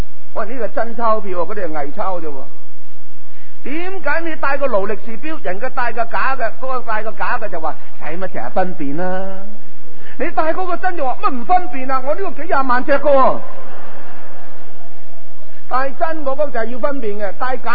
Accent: China; 但我们中国人就是这样的

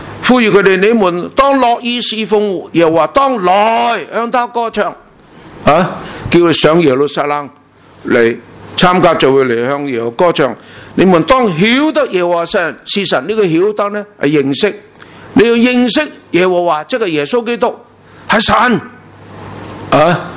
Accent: China; 犹太人很爱我们中国人，因为他们逃难的时候只有中国愿意接纳他们。

